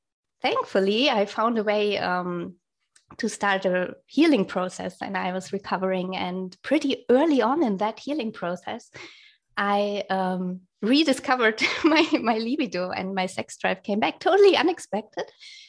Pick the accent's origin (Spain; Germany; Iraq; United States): Germany; first language German; English is a second language; Like, English is not my native language.